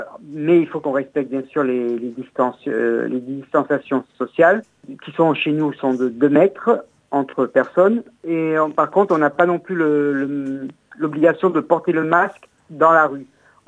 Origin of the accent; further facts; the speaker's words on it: France; c'est vrai qu'on a cette image en tant que Français par les Anglais